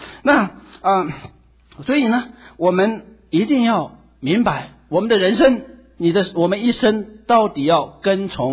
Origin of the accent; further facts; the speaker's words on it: China; 我是中国人，所以我最熟悉的是中国历史。